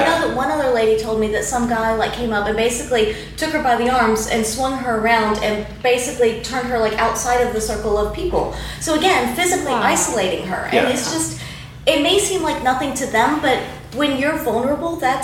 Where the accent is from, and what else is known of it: Sydney, New South Wales, Australia